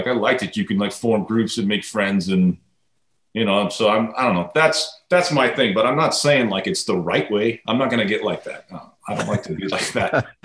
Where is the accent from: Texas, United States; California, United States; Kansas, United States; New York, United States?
California, United States; now in Portland, United States; I guess I'm actually from California, so I hate to admit that, but we moved to Portland in 2004